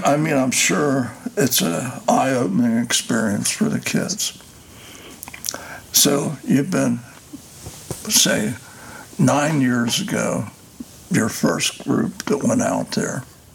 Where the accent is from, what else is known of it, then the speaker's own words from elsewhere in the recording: Cincinnati, Ohio, United States; we're originally from Cincinnati. I had several businesses in Cincinnati